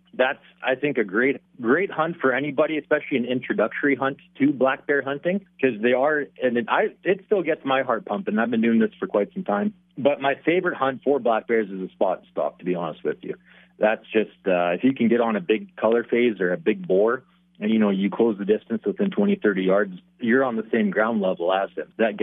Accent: Manitoba, Canada; growing up in Manitoba, pretty much everyone, you know, we lived off moose in the winter up north.

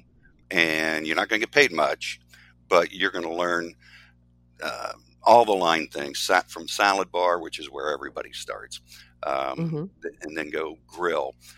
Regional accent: Florida, United States; Well, I am a native Floridian and from the East Coast.

